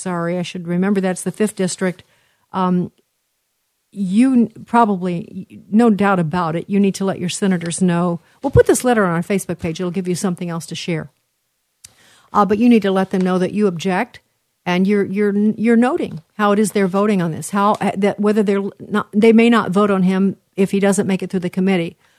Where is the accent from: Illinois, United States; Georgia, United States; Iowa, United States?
Illinois, United States; I see the result of that in my home state of Illinois